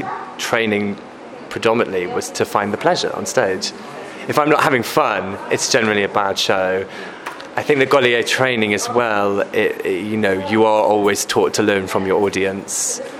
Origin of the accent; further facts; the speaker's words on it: Llanidloes, Wales, United Kingdom; I'll do a show about my hometown of Llanidloes